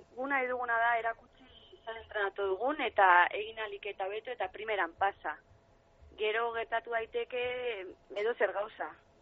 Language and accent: Basque; Vitoria-Gasteiz, Basque Country, Spain; Jo, banilen Gasteizkoa nintzen